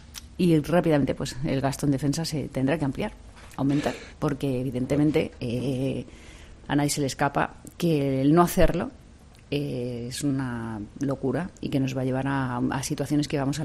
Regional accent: Spain; ahí están los de Madrid, porque somos ante todo españoles

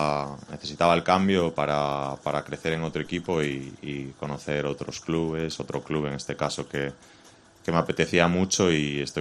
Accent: A Coruña, Galicia, Spain; Me he preparado con un entrenador personal en La Coruña, de donde yo soy

